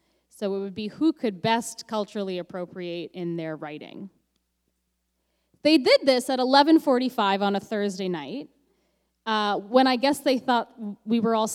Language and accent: English; Canada; Okay, well, I don't know if you knew this, but I'm the Canadian you.